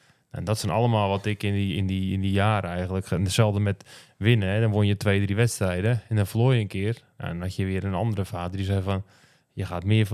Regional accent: North Holland, Netherlands; ik kom uit West-Friesland, Noord-Holland. Ze zijn wel best wel nuchter volkje.

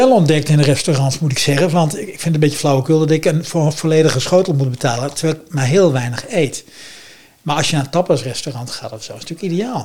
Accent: Zwolle, Overijssel, Netherlands; Dus bij ons in Zwolle zeggen ze, vredes worden gemaakt.

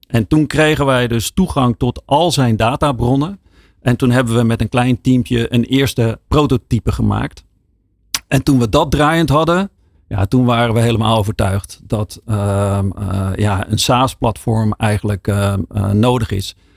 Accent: Rotterdam, South Holland, Netherlands; wij komen uit Rotterdam

